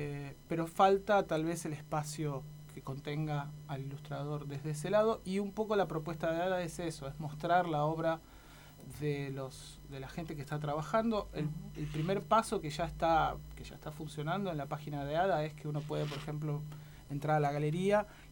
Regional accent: Rosario, Santa Fe, Argentina; now in La Plata, Argentina; Yo soy rosarino, sí. Uh-huh. Allá hice talleres y cursos de historieta y de animación también. Y cuando vine acá a La Plata, vine a estudiar en la Facultad de Bellas Artes.

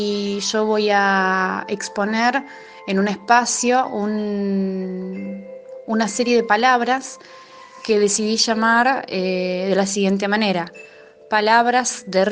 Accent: Rosario, Santa Fe, Argentina; now in La Plata, Argentina; vivo acá en La Plata, soy de Rosario y las cartas tienen un vínculo muy directo con mi ciudad de origen.

